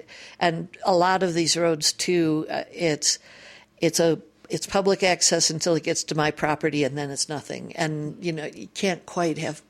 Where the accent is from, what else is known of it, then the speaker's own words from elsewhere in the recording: Rochester, New York, United States; You know, I grew up in Rochester, New York